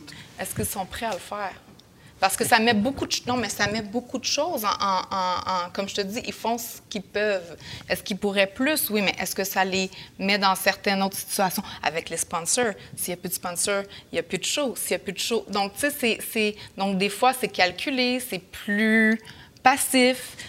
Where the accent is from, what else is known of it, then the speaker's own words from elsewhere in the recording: Montreal, Quebec, Canada; Je grandis à Montréal.